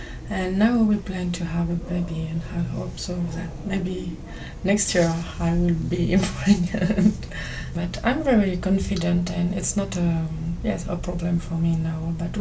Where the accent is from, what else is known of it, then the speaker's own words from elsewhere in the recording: France; English is a second language; I come from France. I'm living in Paris.